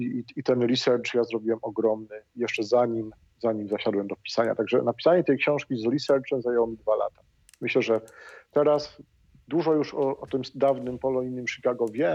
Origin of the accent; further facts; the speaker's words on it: Tarnów, Lesser Poland, Poland; also born or lived in Lublin; Urodziłem się w Lublinie, ale tam rodzice mieszkali tylko przez pierwsze 3 lata mojego życia. Później przeprowadziliśmy się do Tarnowa i Tarnów to jest moje rodzinne miasto, z nim czuję się emocjonalnie związany